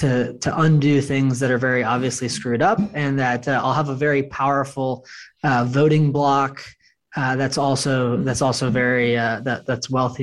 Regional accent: Austin, Texas, United States; I'm born and raised in Austin. I'm partial to it. It's in Texas.

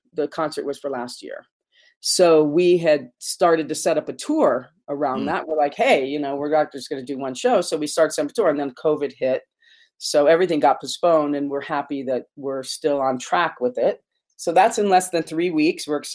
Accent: California, United States; moved away as an adult; also born or lived in Jerusalem; now in Santa Fe, United States; I was born in Jerusalem, but I was raised in America, in the desert in Southern California. And I've spent a lot of my summers in Jerusalem with my family there. So I'm both Middle Eastern and American. I moved to Santa Fe in the 90s

